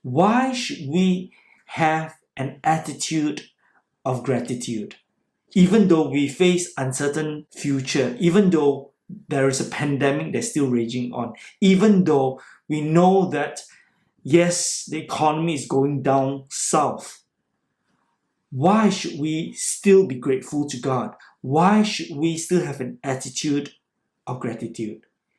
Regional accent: Singapore; growing up in Singapore, when I was still living in a kampung where we draw our water from a well

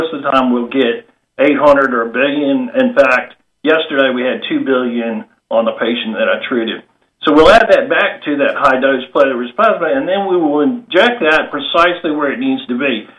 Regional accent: Baton Rouge, Louisiana, United States; So, born and raised in Baton Rouge, Bromar High School, Louisiana Tech undergrad, LSU Medical Center in New Orleans.

